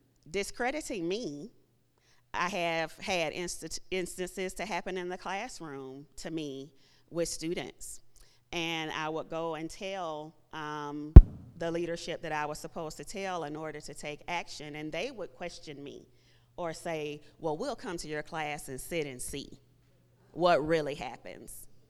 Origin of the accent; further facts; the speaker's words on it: the South, United States; And I'm from the South, where we just smile and, you know, say hello.